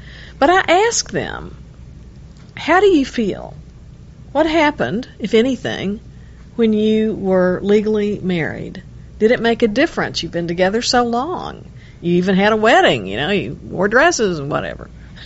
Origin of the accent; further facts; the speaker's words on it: Texas, United States; I'm a Texan, always been a Texan.